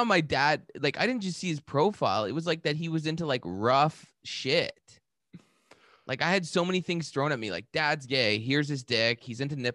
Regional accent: Canada; Is this America? I'm Canadian. You know, we don't roll like that.

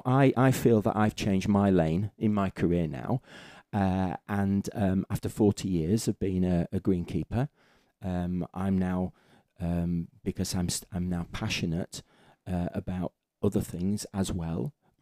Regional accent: Morecambe, North West England, United Kingdom; No, up in Morecambe, my hometown. Yeah, Morecambe, which we've just moved back to.

